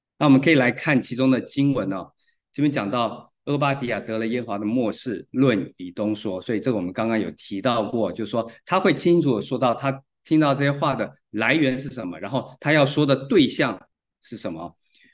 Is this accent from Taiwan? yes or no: no; China; 这跟我们中国人送你上路不一样意思啊。